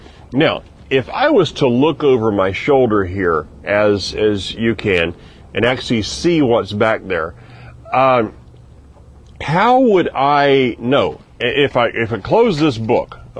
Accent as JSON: {"language": "English", "region": "the South", "country": "United States", "said": "I'm from the South. In the South, pig, pork, shrimp, I mean, if you're from any of the Gulf or the seacoast, the seaboards, you know, shrimp."}